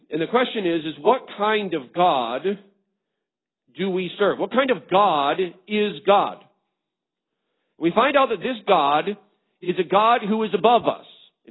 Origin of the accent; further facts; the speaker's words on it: Virginia, United States; Where I'm from Floyd County in Virginia, Western Virginia, as opposed to West Virginia.